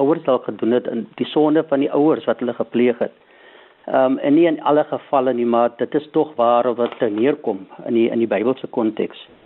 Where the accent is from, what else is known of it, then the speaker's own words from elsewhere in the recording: Northern Cape, South Africa; now in Knysna, South Africa; Ja, ek is 'n sentraal Suid-Afrikaner. Ek is gebore net op die Kaapse vlakte, maar ek het later jare het my pa vir ons Noord-Kaap toe gevat.